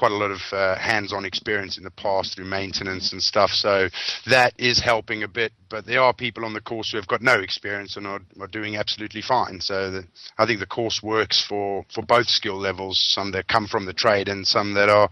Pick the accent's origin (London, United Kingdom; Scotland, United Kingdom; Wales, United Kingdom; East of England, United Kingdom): London, United Kingdom; I'm from London